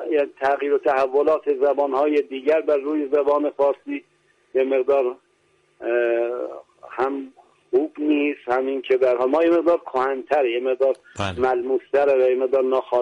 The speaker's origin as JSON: {"language": "Persian", "town": "Delijan", "region": "Markazi", "country": "Iran", "tie": "born or raised there", "first_language": "Raji", "said": "بنده اهل دلیجانم. عرضم به شما که استان مرکزی و با افتخار زبان من زبان راجیه."}